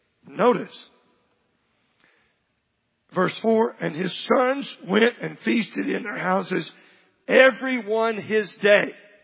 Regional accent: Oklahoma, United States; I remember growing up in Oklahoma, my grandparents would have a July 4th celebration.

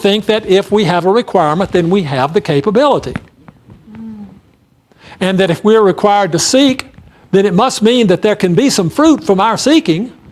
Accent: Mississippi, United States; I'm from Mississippi. And so I understand the dynamic.

